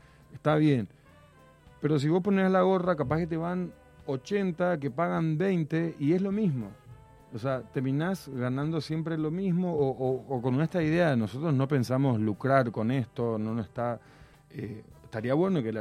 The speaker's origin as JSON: {"language": "Spanish", "country": "Paraguay", "moved": "yes", "lives_now": "Córdoba, Argentina", "said": "yo, por ejemplo, me vine de Paraguay a Córdoba diciendo, voy a seguir aprendiendo, voy a formarme."}